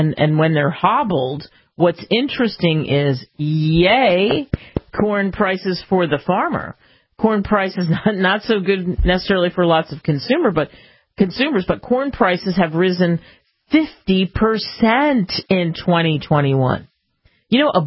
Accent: United States; I love being an American and living in the United States.

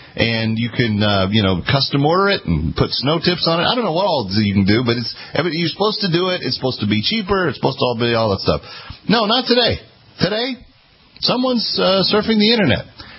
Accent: Texas, United States; I came from Texas. We had fake tree in my growing up every year.

